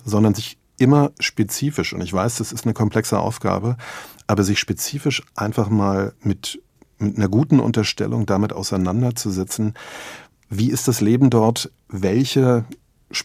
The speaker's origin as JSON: {"language": "German", "town": "Rostock", "region": "Mecklenburg-Vorpommern", "country": "Germany", "tie": "born there", "said": "Ich bin 1974 in Rostock geboren, aber meine Eltern haben wie viele andere damals sich Ende der 70er Jahre eine Datsche in Mecklenburg auf dem Land zugelegt."}